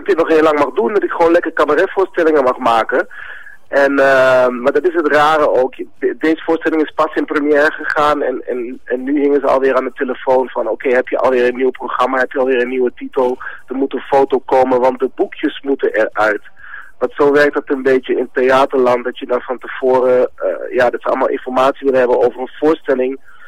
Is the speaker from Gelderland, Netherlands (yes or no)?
no; Overijssel, Netherlands; ik ben Surinaams, maar ik ben opgegroeid in Twente.